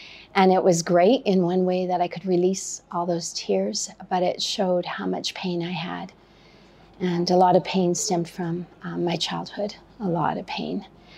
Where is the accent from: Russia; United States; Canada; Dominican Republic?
Canada; I'm 58 years old. I'm from Canada.